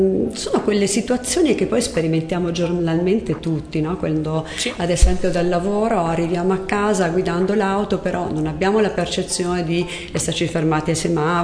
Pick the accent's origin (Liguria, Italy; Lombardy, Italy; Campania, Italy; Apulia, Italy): Apulia, Italy; Allora, io ho studiato a Parma, originaria del Salento